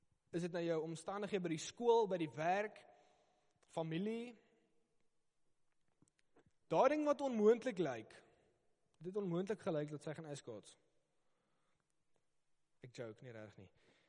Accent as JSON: {"language": "Afrikaans", "town": "Krugersdorp", "region": "Gauteng", "country": "South Africa", "said": "Nou, ek kom van Kreeusdorp af. Ons het 'n ice rink gehad."}